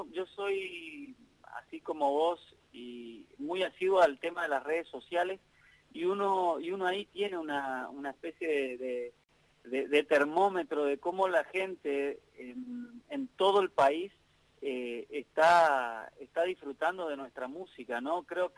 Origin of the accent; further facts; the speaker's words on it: Corrientes, Argentina; nosotros los que somos correntinos y somos muy orgullosos de nuestra música